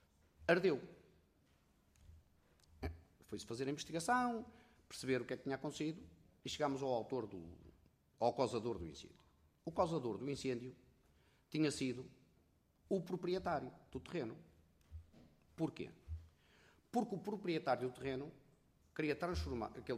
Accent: Vila Verde, Braga, Portugal; principalmente em alguns concelhos lá do norte, de onde eu sou originário do concelho de Vila Verde, Distrito de Braga

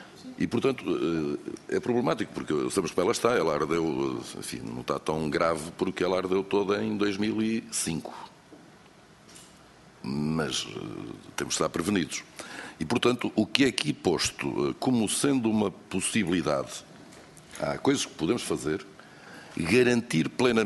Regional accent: Aveiro, Portugal; born there; Eu nasci no Val do Voga

